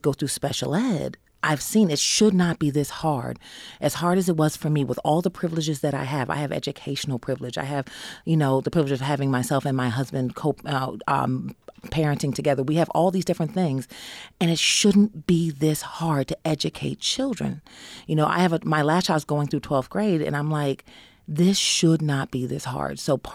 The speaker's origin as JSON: {"language": "English", "town": "Bronx", "region": "New York", "country": "United States", "said": "I'm not from here. I'm originally from the Bronx, but I came up here and was adopted by this community."}